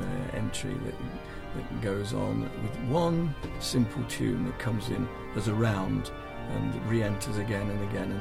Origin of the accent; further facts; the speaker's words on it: March, East of England, United Kingdom; In a town called March, spelt the same as the month, in North Cambridgeshire.